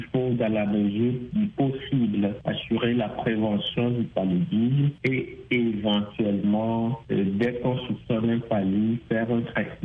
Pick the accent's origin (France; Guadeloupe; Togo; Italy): Togo; Chez nous, au Togo, nous sommes autour de 16% de prévalence